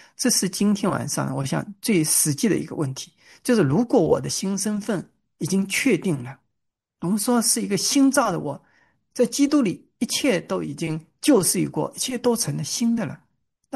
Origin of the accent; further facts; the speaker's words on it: Hangzhou, Zhejiang, China; also born or lived in Shanghai; 我老家是杭州，后来在上海那边，这个我做铁路方面工作啊，经常出差在外面